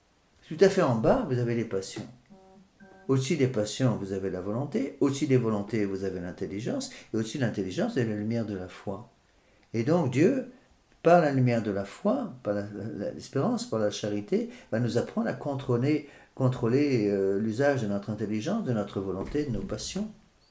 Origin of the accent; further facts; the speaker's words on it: France; on a beaucoup de mal à comprendre ça en tant que Français.